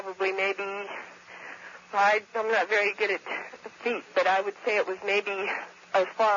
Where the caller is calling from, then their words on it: Kalispell, Montana, United States; I'm calling from Kalispell, Montana.